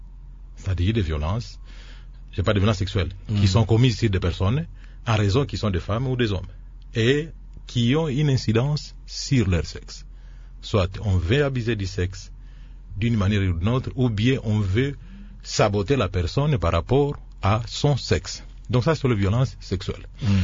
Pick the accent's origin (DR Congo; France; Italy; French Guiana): DR Congo; Équateur; Parce que lorsque vous allez chez nous en Équateur, vous voyez